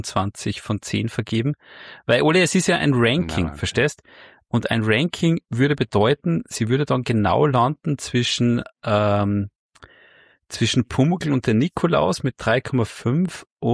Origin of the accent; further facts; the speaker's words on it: Austria; bei uns in Österreich sagt man eigentlich Dachboden.